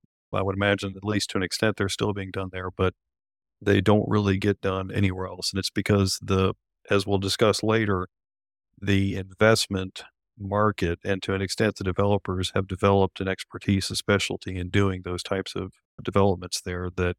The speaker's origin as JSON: {"language": "English", "region": "North Carolina", "country": "United States", "tie": "born or raised there", "said": "It's basically the population of my home state here in North Carolina and the size of one of its counties."}